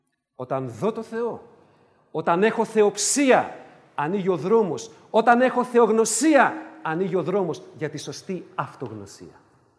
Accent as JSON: {"language": "Greek", "town": "Piraeus", "region": "Attica", "country": "Greece", "said": "επειδή είμαι από τον Πειραιά, θα το πω πειραιώτικα"}